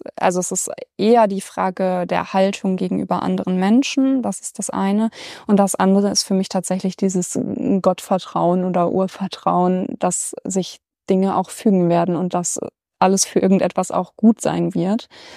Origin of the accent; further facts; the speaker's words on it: Warburg, North Rhine-Westphalia, Germany; Also ich komme noch aus NRW, aber eben schon auch eine ordentliche Fahrstrecke und bin aufgewachsen eigentlich richtig in Warburg an der hessischen Grenze und komme aus einer Pfarrfamilie. Also beide meine Elternteile sind Pfarrer.